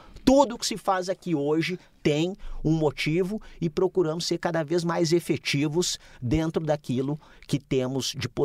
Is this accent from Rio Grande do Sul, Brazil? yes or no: yes; Rio Grande do Sul, Brazil; Sou gaúcho, delegado da PF, mas fiquei durante a minha carreira 12 anos fora do Estado.